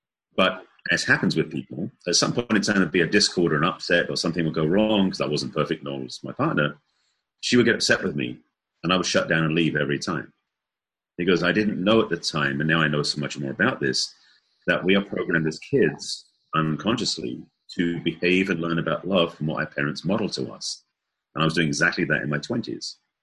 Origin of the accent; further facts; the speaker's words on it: England, United Kingdom; accent: English; now in United States; I am English. That's what the accent is. Originally from England and been in the United States for many years. But my upbringing was very stoic, very reserved, being from English background.